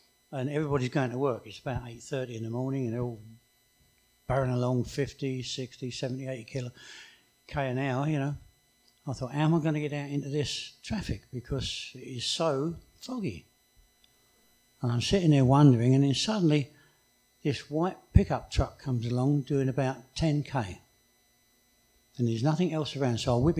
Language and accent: English; England, United Kingdom; Being English, don't like the sun.